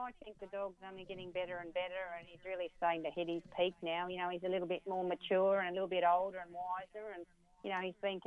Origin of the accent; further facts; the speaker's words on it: Queensland, Australia; now in Victoria, Australia; I was born and bred in Queensland, and I only moved down, you know, because I moved in with my partner, Jeff Britton, 14 years ago. But, you know, all my family are up there